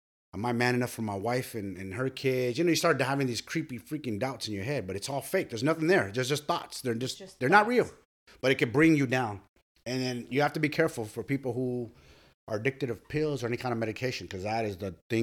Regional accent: San Francisco, California, United States; And it's crazy because I'm from San Francisco. You know, I grew up walking the streets, walking hills.

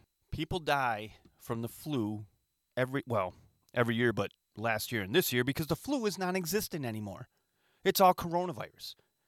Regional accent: Michigan, United States; Saginaw County is where I grew up in Michigan.

